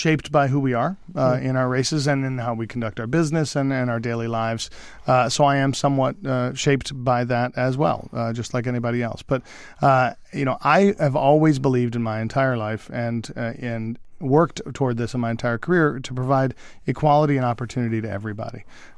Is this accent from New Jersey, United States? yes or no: no; Massachusetts, United States; Look, I'm an Irish Catholic from central Massachusetts.